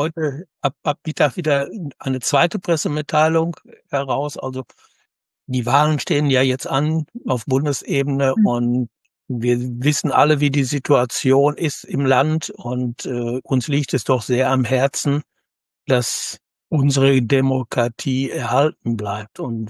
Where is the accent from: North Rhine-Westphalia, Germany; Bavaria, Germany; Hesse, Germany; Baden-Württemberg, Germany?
North Rhine-Westphalia, Germany; Rheda-Wiedenbrück; Jetzt muss ich sagen, ich komme aus Reda-Wiedenbrück.